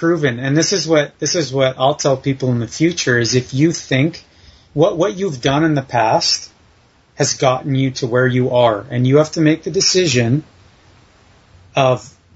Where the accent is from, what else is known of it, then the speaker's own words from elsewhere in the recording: Mission, British Columbia, Canada; Yeah, Mission, British Columbia.